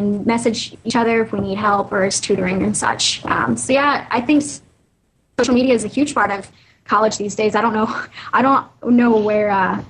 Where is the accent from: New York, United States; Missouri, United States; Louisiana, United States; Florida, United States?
Missouri, United States; In my hometown, when I was going to Mineral Area College, I worked at a radio station called J98 The Boot.